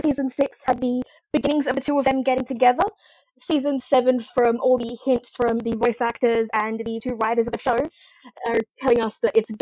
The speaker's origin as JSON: {"language": "English", "country": "Australia", "said": "I'm Australian."}